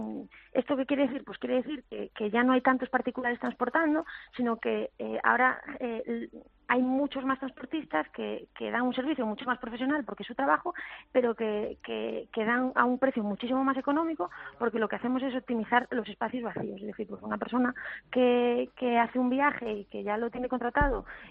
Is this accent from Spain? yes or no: yes; Galicia, Spain; now in Barcelona, Spain; soy gallega, aunque mi nombre confunda entre que todo el mundo se imagina que voy a tener un acento canario y muy suave y al final no